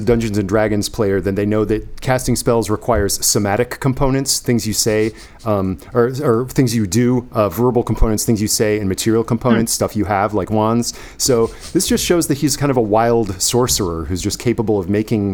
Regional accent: East Coast, United States; I grew up on the East Coast, and I think I have actually, or my dad caught one.

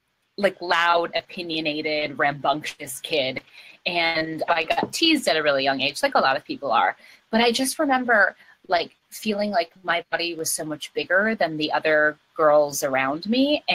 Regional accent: Twin Cities, Minnesota, United States; In Minnesota. In the Twin Cities.

